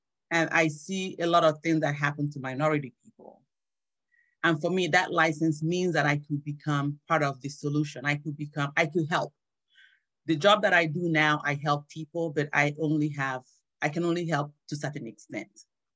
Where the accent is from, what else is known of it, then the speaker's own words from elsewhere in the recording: Nigeria; moved away as an adult; now in United States; I came to America as a foreign student. I was 18 when I came. I was just supposed to come to America, spend 7 years and go back home. I'm Nigerian.